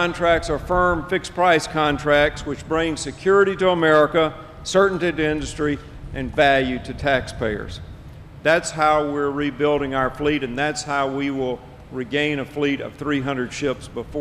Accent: Mississippi, United States; in my home state of Mississippi

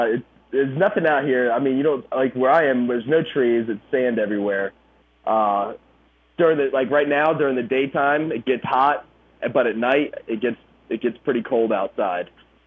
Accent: East Cobb, Georgia, United States; I did grow up in East Cobb.

